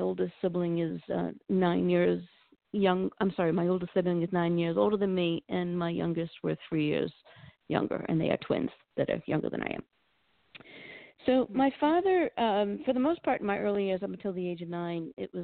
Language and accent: English; Massachusetts, United States; I'm actually from Massachusetts, and I've only been in Georgia for about 5 years. But I was born just outside of Boston